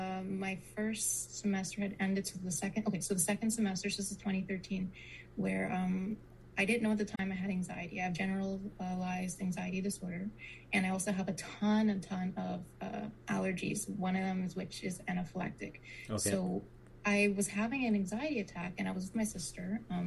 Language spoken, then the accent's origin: English; Trinidad & Tobago; claimed that I am a Trinidadian and I am a mixed girl of many nations and whatnot.